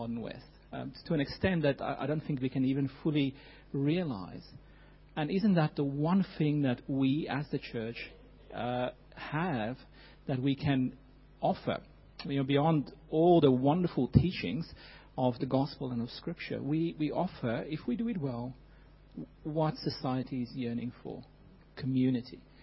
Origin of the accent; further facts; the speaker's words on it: South Africa; I'm South African, as some of you can probably guess.